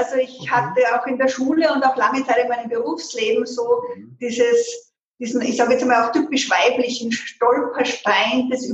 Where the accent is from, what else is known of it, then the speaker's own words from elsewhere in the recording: Salzburg, Austria; Ich komme aus Salzburg, aus der Stadt Salzburg, bin, wie man immer sagt, eine der wenigen echten Salzburgerinnen. Meine Eltern waren beide angestellt.